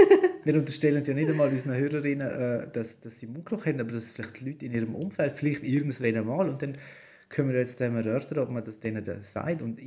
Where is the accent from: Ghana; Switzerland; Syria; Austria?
Switzerland; Und darum haben wir als Schweizer Kind trotzdem Punika gekannt, obwohl man nie in Deutschland war